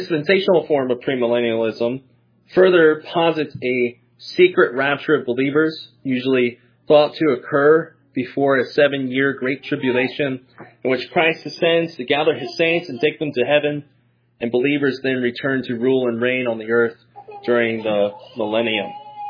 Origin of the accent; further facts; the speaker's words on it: United States; I don't know, growing up in America, like, it's just getting worse.